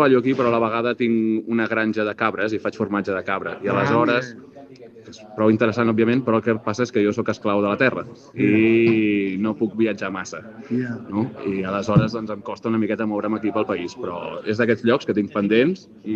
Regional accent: Catalonia, Spain; jo sóc de Cerdanya

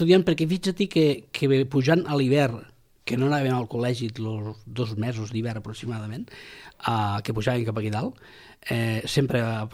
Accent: Catalonia, Spain; also born or lived in Málaga; Jo soc de pares andalusos i jo i el meu germà em vam néixer a Màlaga. Vaig pujar amb uns 18 mesos cap a Catalunya, quan tenia 18 mesos, fa molt temps d'això, perquè en tinc 52 anys, i bueno, vam fer cap al Delta de l'Ebre.

